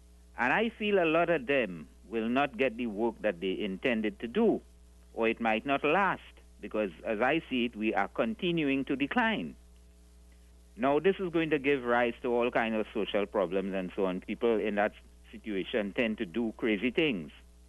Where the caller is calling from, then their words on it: Penal, Penal–Debe, Trinidad & Tobago; I'm calling from Robasa Trace in Pinal.